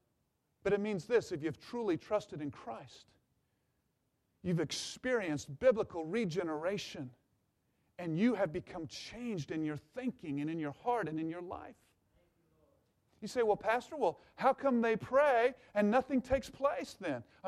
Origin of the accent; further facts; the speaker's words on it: Kansas City, Missouri, United States; born there; And as I'm back here in the Midwest, and listen, I was born here in the Kansas City area